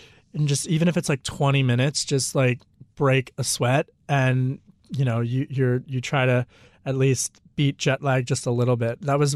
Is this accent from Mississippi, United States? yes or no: no; Pennsylvania, United States; I grew up outside of Philly and Delco